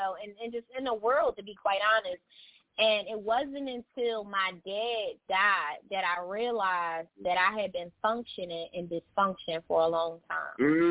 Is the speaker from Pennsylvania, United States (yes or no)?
yes; Philadelphia, Pennsylvania, United States; I'm from Philly, Philadelphia, Pennsylvania. Mm-hmm. lived in Philly my whole entire life.